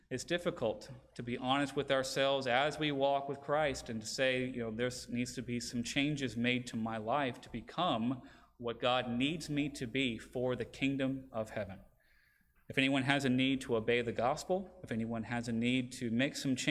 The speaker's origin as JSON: {"language": "English", "region": "Virginia", "country": "United States", "tie": "born or raised there", "said": "Where I grew up in Virginia, our soil was very much clay-based."}